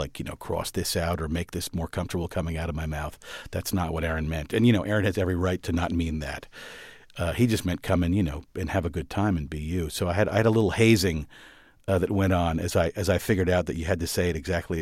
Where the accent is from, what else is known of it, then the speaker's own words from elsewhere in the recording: Washington, District of Columbia, United States; fortunately, my father was a career diplomat. I grew up in Washington, so I'd been drinking the water all my life, so to speak.